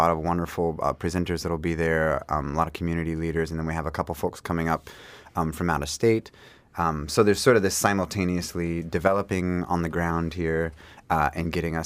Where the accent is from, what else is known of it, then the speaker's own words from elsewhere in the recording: Anchorage, Alaska, United States; I was born and raised in Anchorage. I grew up here putting on shows in rec centers